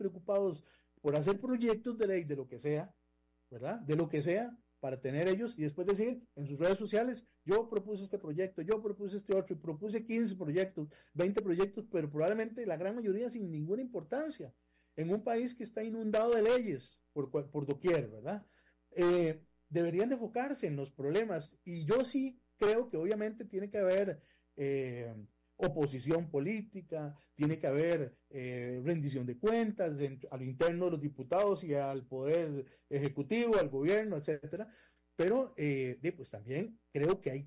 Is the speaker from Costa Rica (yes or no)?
yes; Costa Rica; uno dice, yo soy de Costa Rica, la gente hasta que pela los ojos de la felicidad